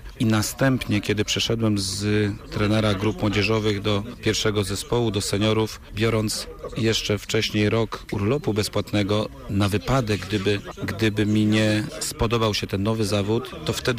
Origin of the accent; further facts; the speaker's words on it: Holendry Bytońskie, Kuyavian-Pomeranian Voivodeship, Poland; Ja pochodzę z małej miejscowości, z Holendrów Bytońskich, spod Radziejowa